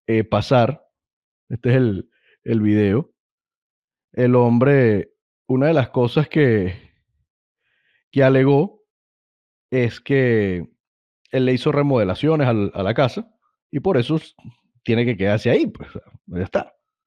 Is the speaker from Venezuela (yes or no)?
yes; Venezuela; por lo menos como venezolano puedo decir que la vi, incluso la viví